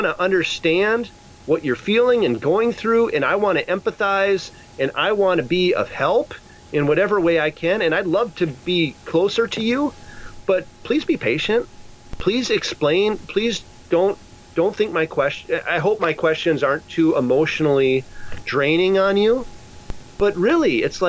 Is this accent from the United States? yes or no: yes; Wisconsin, United States; also born or lived in Kansas; I grew up mostly in Wisconsin, somewhat in Kansas.